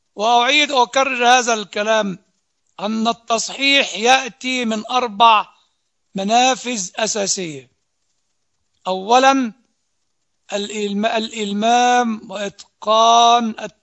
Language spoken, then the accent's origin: Arabic; Egypt; بتكلم أولا كمصري